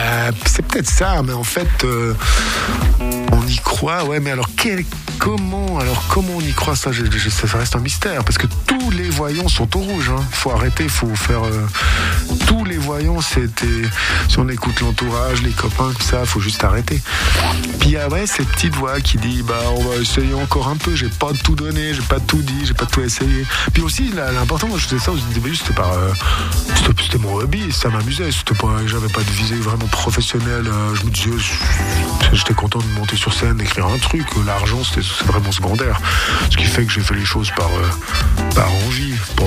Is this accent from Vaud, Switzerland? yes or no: yes; Vallée-de-Joux, Vaud, Switzerland; moi j'ai grandi à Vallée-de-Joux, donc venir à Lausanne et Genève, c'était venir à Broadway pour moi.